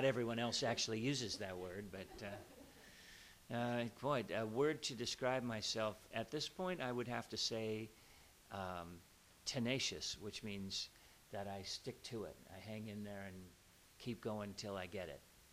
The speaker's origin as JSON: {"language": "English", "town": "Everett", "region": "Washington", "country": "United States", "tie": "born there", "said": "I was born in Everett, Washington, which is near Seattle, Washington, many, many years ago."}